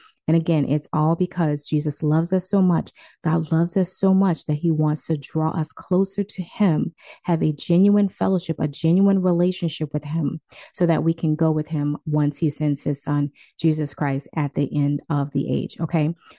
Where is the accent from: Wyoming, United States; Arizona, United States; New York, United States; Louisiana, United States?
Louisiana, United States; moved away; I'm not in Louisiana, but I'm from Louisiana